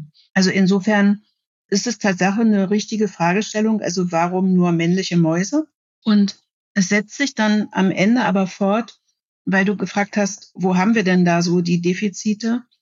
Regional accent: Magdeburg, Saxony-Anhalt, Germany; Ich bin also in Magdeburg aufgewachsen, habe da die ersten 27 Jahre meines Lebens also im Osten verbracht

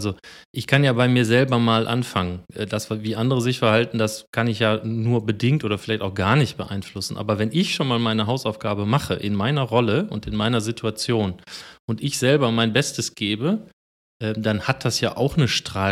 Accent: Hanover, Lower Saxony, Germany; ich komme ja hier schon aus Hannover und kann eigentlich ganz gut Hochdeutsch

